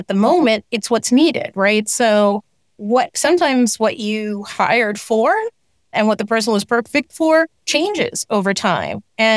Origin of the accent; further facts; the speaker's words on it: New Jersey, United States; I grew up in New Jersey, like literally across the river. You could spit across the river. I grew up in Hudson County, so I consider myself a New Yorker.